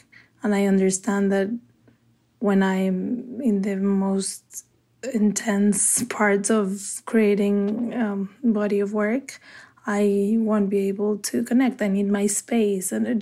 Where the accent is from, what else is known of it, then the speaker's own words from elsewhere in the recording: Mexico City, Mexico; also born or lived in New York City; now in Chicago, United States; I am based in Chicago now, but I lived in New York City for a long time before moving to the Midwest. I am originally from Mexico City. I grew up there